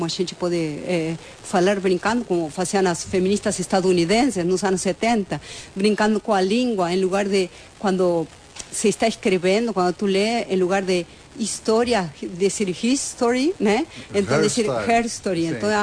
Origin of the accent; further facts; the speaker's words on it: Buenos Aires, Argentina; born there; Portuguese is a second language; eu sou, para quem já ouve meu sotaque, né? Eu nasci em Buenos Aires, na Argentina, né?